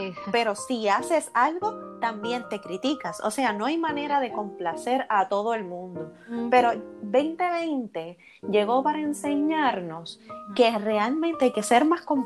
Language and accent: Spanish; Puerto Rico; nosotros como puertorriqueños, nosotras como mujeres puertorriqueñas